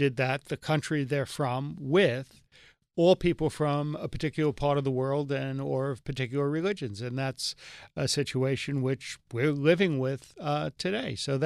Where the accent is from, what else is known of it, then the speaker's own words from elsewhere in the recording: Bronx, New York, United States; I'm from the Bronx. So that's, I don't want to know the facts. I'm just in favor of the Bronx